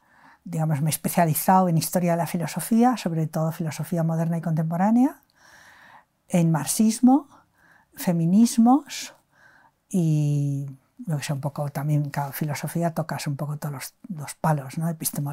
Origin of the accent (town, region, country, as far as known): Barcelona, Catalonia, Spain; born there; moved away as an adult; now in Madrid, Spain